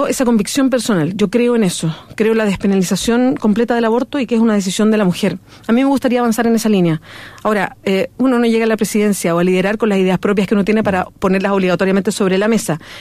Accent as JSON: {"language": "Spanish", "country": "Chile", "said": "por responsabilidad política hoy día ya no soy una chilena X que tiene una opinión"}